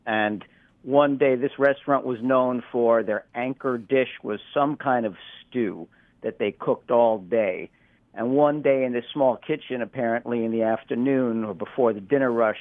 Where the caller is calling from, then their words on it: Brooklyn, New York, United States; I'm calling from Brooklyn, Alan.